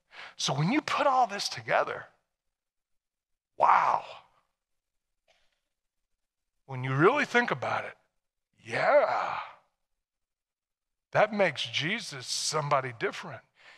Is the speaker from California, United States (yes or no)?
no; Tennessee, United States; I mean, I was from Tennessee, and the time in which I lived, you went to church, I went to church, I knew the stories.